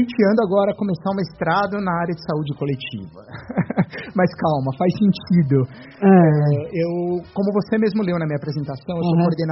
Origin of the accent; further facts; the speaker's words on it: São Paulo, Brazil; Eu sou de São Paulo